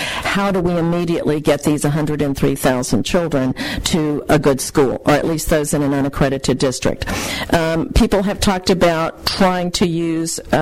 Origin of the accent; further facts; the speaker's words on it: St. Louis, Missouri, United States; Obviously, I'm from the St. Louis area, and I'm particularly interested in the fact that 84,000 of those are in the St. Louis area, the economic engine of the state.